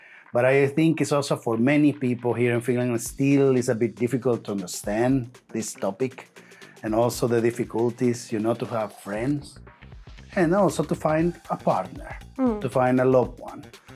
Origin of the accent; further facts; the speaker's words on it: El Salvador; English is a second language; because of my home country and El Salvador